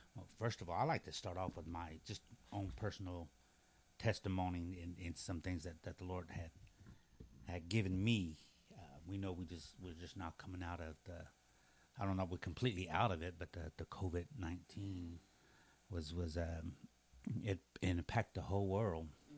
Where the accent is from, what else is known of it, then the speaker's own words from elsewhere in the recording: Elk City, Oklahoma, United States; Yes. No. I'm from Elk City.